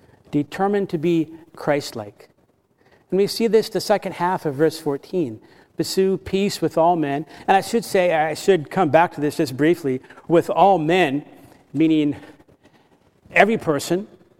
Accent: Florida, United States; I grew up in Florida. There was never one time in Florida when I went to a sauna.

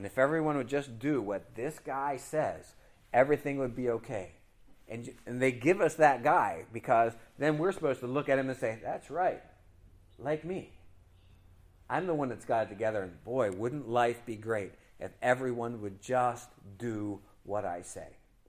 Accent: United States; So you and I, being American, we've got serious problems with this whole kingdom of God stuff.

